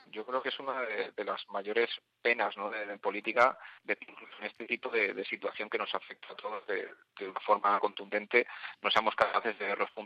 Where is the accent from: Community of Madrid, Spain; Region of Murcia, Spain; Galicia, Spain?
Community of Madrid, Spain; porque al final somos todos madrileños